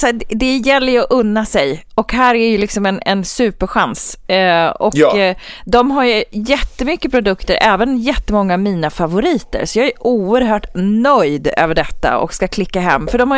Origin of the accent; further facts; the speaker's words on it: Uppsala, Uppsala County, Sweden; Så jag tänker att I will take you till min hemstad nu, Uppsala.